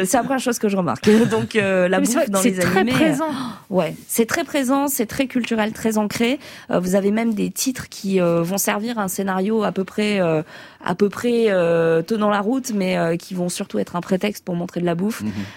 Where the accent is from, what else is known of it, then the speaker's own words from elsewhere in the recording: Montpellier, Occitanie, France; En plus, moi, je suis de Montpellier, alors tout ce qui est méditerranéen, on parle fort, etc.